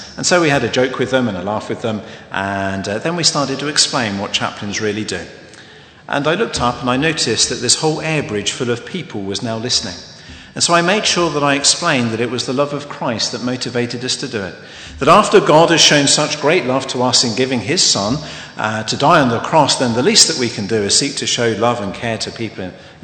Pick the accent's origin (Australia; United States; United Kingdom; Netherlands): United Kingdom; But a lot of it was just listening, sharing in the tears, being quite British and buying cups of tea.